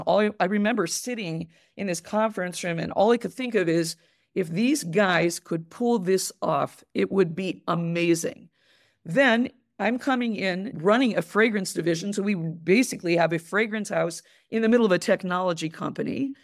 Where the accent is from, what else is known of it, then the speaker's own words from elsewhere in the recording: New York, United States; I'm a New Yorker, and I worked 25 years at IFF in fine fragrance